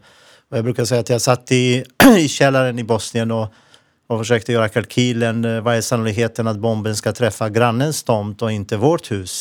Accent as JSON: {"language": "Swedish", "country": "Montenegro", "tie": "born or raised there", "second_language": "Swedish", "moved": "yes", "lives_now": "Sweden", "said": "Jag är född och uppväxt i Montenegro och kom till flykting tillsammans med min familj 1993 till Sverige som gav mig ett fristad."}